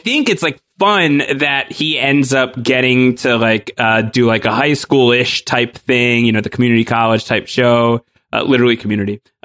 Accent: New York, United States; I'm from Long Island. I grew up in the town on which … I believe, first album was based.

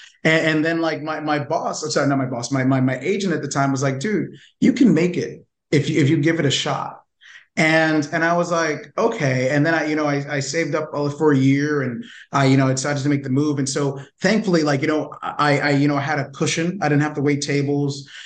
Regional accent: New York, United States; Cause like I said, I was born and raised in New York.

